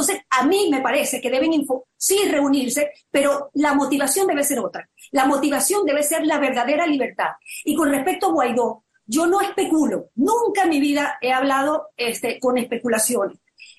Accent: Venezuela; yo soy una venezolana restiada

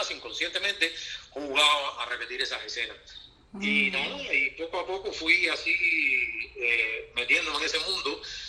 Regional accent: Cuba

